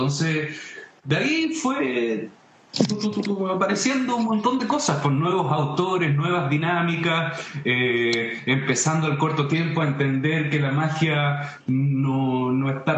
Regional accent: Quilpué, Valparaíso, Chile; now in Hijuelas, Chile; No, yo soy de Quilpué.

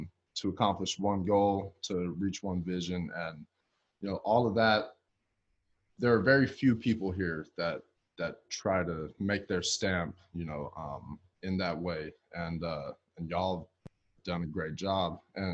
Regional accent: United States; I'm an American, so I probably fall to it too

